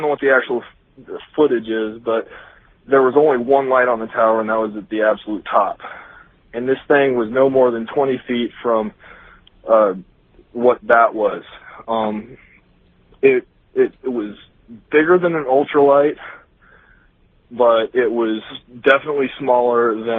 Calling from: Iowa, United States

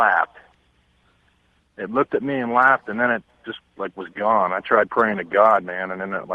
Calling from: Youngstown, Ohio, United States; I'm calling from Youngstown, Ohio.

